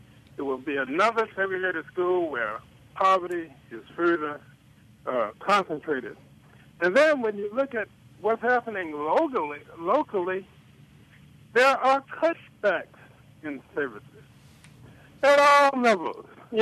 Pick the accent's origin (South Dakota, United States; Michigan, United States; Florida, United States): Florida, United States; Tallahassee; Now, I grew up here in Tallahassee. I went to the segregated schools in Tallahassee, separate but equal, if you remember, Tom.